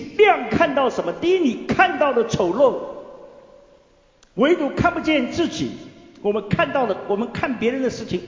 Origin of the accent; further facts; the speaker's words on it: China; 你懂的就让人觉得他还是日本人啊，不是我们中国人啊